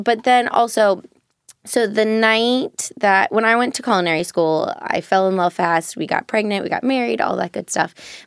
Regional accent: Cincinnati, Ohio, United States; So I grew up in Cincinnati, and I actually grew up close to the river at all points. I grew up in Anderson, and then my parents moved to Riverside Drive in Cincy.

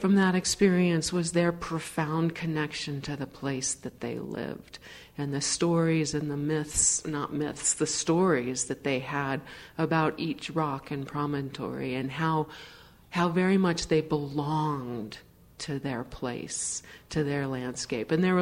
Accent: Los Angeles, California, United States; Oh, Brian, I grew up in California. My folks came to California from England in the 50s, and we ended up living and growing up in West Los Angeles.

